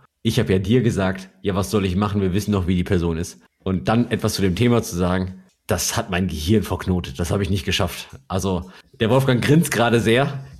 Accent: Essen, North Rhine-Westphalia, Germany; Ich komme aber aus Essen, ja? Also aus Essen, Duisburg.

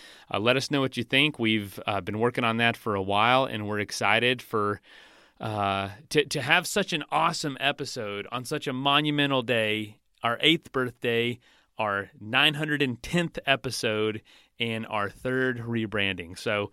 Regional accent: Florida, United States; I'm from Florida. Cycling here is a little different.

